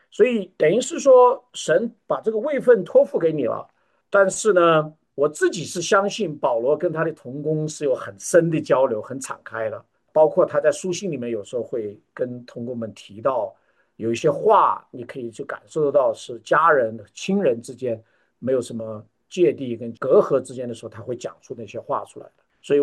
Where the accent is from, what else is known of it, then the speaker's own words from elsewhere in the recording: Hubei, China; 虽然我们都是湖北人，但是呢，他讲话我听不懂